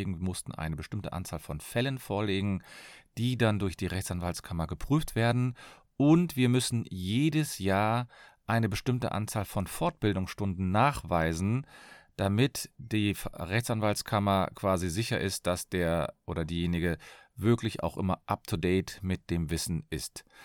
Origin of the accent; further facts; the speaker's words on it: Cologne, North Rhine-Westphalia, Germany; ich bin Fachanwalt für Familienrecht, ich komme aus Köln